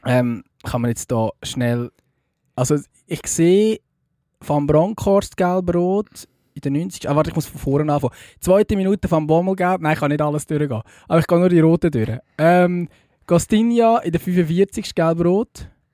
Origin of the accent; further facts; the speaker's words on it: Austria; Ja, als Österreicher